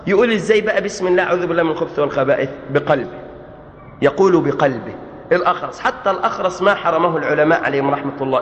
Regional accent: Riyadh, Riyadh Province, Saudi Arabia; هناك مستشفى عندنا في الرياض

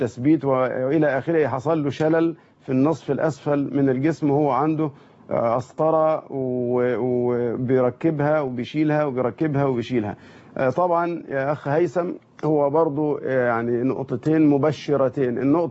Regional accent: Egypt; ياريتنا إحنا كمصريين نستوعبها

